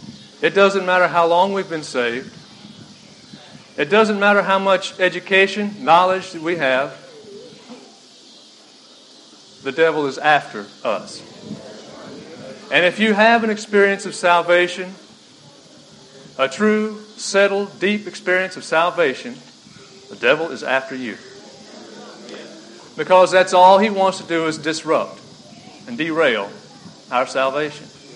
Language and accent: English; La Ronge, Saskatchewan, Canada; I'm here with my wife, Tammy. And we're from LaRonger.